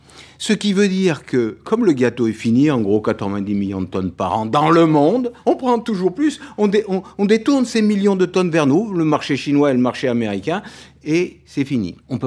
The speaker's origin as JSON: {"language": "French", "region": "Brittany", "country": "France", "said": "même chez nous, en Bretagne, un certain nombre de pêcheurs très vertueux."}